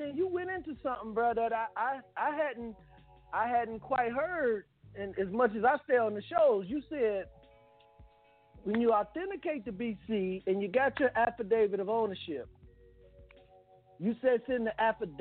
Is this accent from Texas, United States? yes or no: no; Illinois, United States; Now, I'm from Illinois, Cook